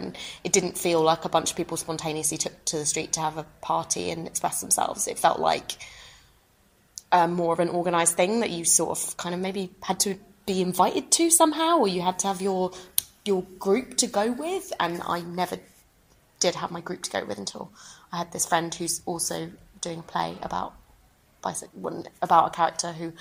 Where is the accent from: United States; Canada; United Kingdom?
United Kingdom; Brighton, South East England; I'm from Brighton. And Brighton is the gay capital of the UK.